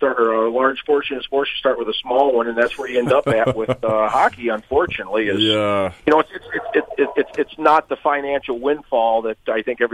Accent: Peoria, Illinois, United States; Well, I'm Peoria, Illinois is my hometown, the cultural mecca of Illinois.

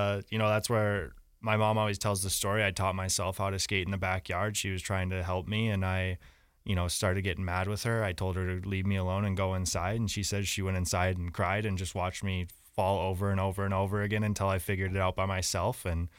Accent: Cottage Grove, Minnesota, United States; So I'm originally from right outside of the Twin Cities in Minnesota, a little smaller town called Cottage Grove

